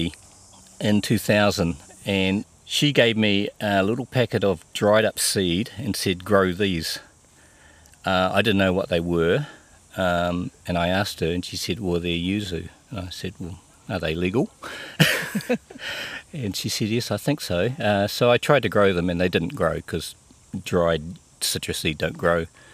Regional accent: Lower Hutt, Wellington, New Zealand; I'm from Lower Hutt and I grow yuzu.

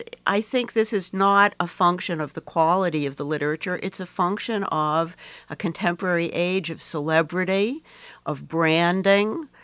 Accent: United States; And of course, one of the reasons that as an American, I began my scholarly career working on English women novelists was that they did have a tradition.

